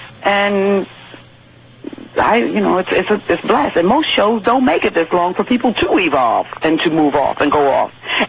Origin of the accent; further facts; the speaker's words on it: New York, United States; now in Los Angeles, United States; I came from New York to L.A., And I found a writer.